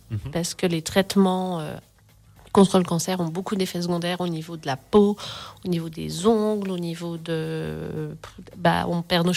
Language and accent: French; Saint-Jeoire, Auvergne-Rhône-Alpes, France; donc je suis de Saint-Joire.